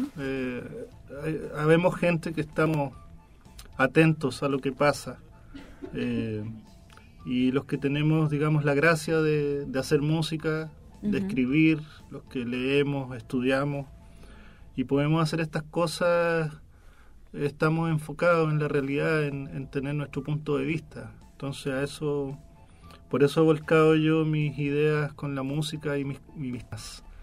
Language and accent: Spanish; Nancagua, O'Higgins, Chile; cuando yo era niño, en el campo, uh-huh, yo soy de Nancagua, de provincia